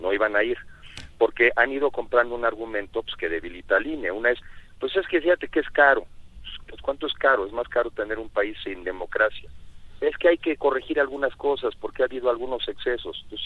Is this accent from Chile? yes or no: no; Mexico; Antes que nada soy ciudadano y soy mexicano